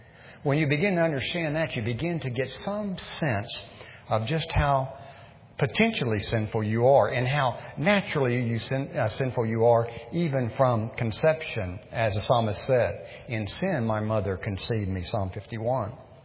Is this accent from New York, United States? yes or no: no; Pasadena, California, United States; Years ago, growing up in Pasadena, I used to see this on people's cars a lot.